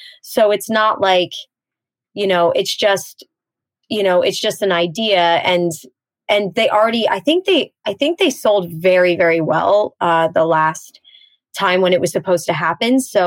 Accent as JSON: {"language": "English", "region": "Pennsylvania", "country": "United States", "tie": "born or raised there", "said": "So even though I am from Pennsylvania and I really did grow up in Pennsylvania, I do feel the influence of Jersey often, just because my parents were from Jersey and all of that."}